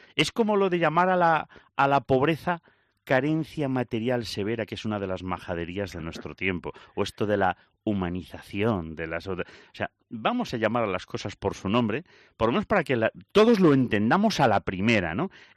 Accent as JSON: {"language": "Spanish", "town": "Lugo", "region": "Galicia", "country": "Spain", "tie": "born or raised there", "said": "a mí Lugo, que es mi tierra natal"}